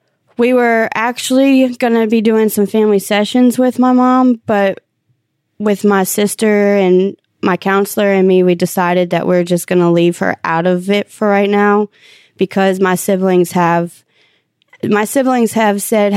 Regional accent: Louisiana, United States; I'm from Louisiana, so I've been around drugs now and doing drugs since I was 15.

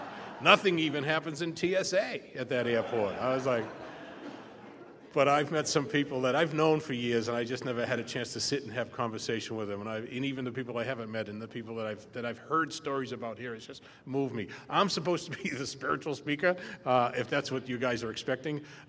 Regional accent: Boston, Massachusetts, United States; now in San Diego, United States; I'm a Yankee. I'm not from San Diego originally. I'm from Boston originally. I bottomed out in Boston, but I got sober in San Diego, really.

